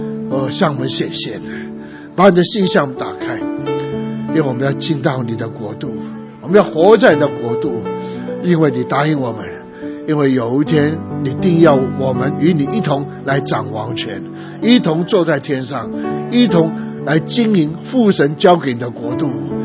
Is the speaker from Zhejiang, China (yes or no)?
no; Guangdong, China; 我们广东人讲的话就轰轰烈烈，